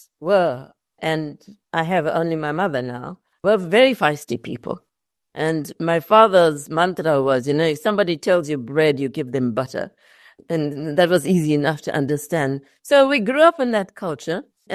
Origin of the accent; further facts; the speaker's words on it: Durban, KwaZulu-Natal, South Africa; Durban has been my home. I love the humidity. And when I travel and come back, the hug of humidity tells me that I'm back home. So, yes, I was born here in Springtown